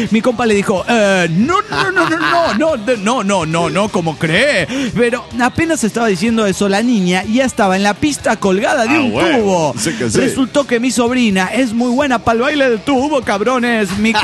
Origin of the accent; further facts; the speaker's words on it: Mexico City, Mexico; mexicano.